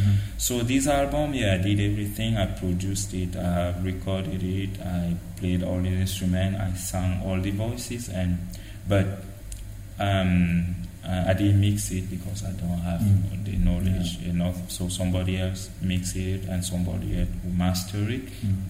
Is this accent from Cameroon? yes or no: yes; Cameroon; moved away as an adult; now in France; but I grew up in Cameroon doing music and doing other things too, like playing football, like study other stuff, and I moved to France in 2001